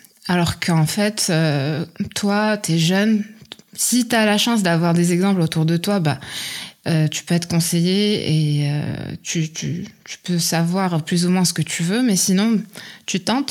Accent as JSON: {"language": "French", "town": "Oujda", "region": "Oriental", "country": "Morocco", "tie": "born or raised there", "said": "dans ma ville natale, Oujda, au Maroc."}